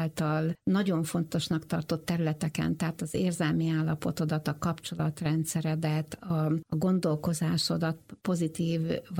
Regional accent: Pécs, Baranya, Hungary; és én egy pécsi lány vagyok, és egyértelmű volt egyke pécsi lány, hogy én nem fogok tudni elmenni Pécsről máshova tanulni

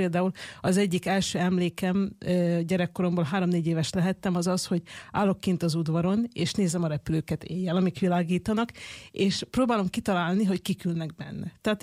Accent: Bečej, Vojvodina, Serbia; amíg egy gyógyszertárban dolgoztam Óbecsén, ahonnan származom Vajdaságból

